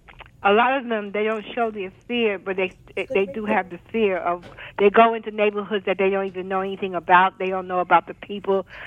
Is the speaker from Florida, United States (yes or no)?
no; Brooklyn, New York, United States; I'm from Brooklyn.